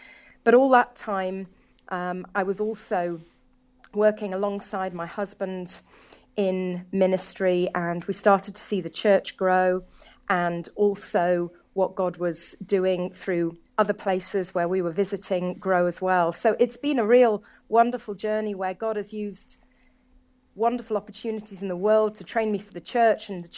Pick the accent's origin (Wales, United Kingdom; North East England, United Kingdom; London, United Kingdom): London, United Kingdom; Well, I'm from London, England, and we have very cold weather still here